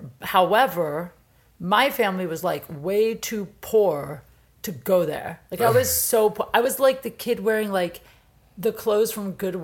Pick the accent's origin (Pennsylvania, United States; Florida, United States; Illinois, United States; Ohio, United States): Ohio, United States; Canton; Like, because we're both from Ohio.